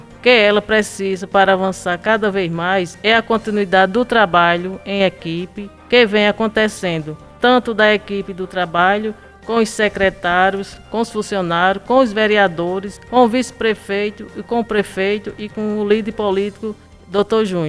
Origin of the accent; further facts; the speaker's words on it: Ouro Velho, Paraíba, Brazil; Agradeço ao povo da minha terra, a minha querida Ouro Velho, que é minha grande família